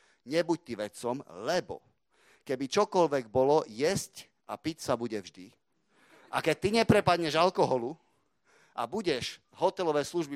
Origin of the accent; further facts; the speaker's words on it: Košice, Košice Region, Slovakia; ja som rodený Košičan. Čiže tu som doma.